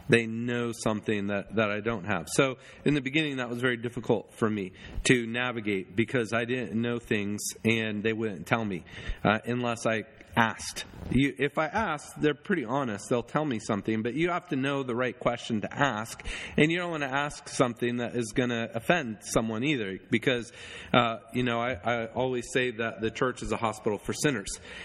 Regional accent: United States; now in Zambia; So I am an American, an educated American that I have a Land Cruiser. I have the ability to get out in the village. I live in a decent home in the city. I have the ability to get on an airplane and fly back to America.

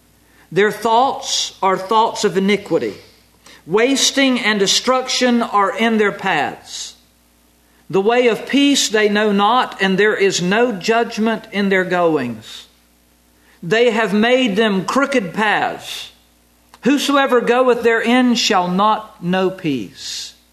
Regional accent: North Carolina, United States; I'm from North Carolina. Down in North Carolina, we do have poisonous snakes.

